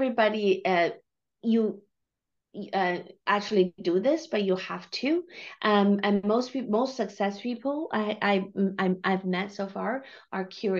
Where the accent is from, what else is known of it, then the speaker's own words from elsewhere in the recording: China; English is a second language; And I grew up in China, and then I barely spoke English